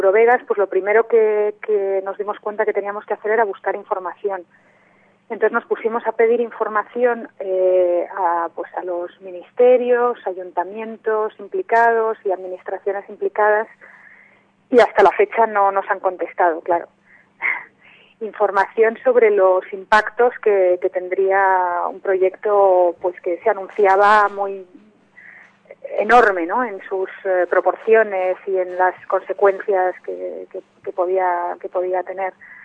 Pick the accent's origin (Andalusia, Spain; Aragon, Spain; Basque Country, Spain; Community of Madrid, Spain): Community of Madrid, Spain; Madrid; yo no soy de Leganés, soy de Madrid